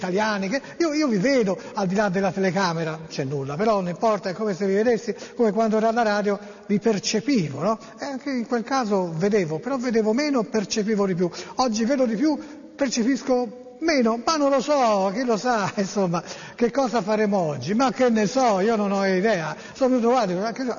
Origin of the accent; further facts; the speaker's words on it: Florence, Tuscany, Italy; da fiorentina verace per discendenza, area linguistica, d'appartenenza, benché risieda in provincia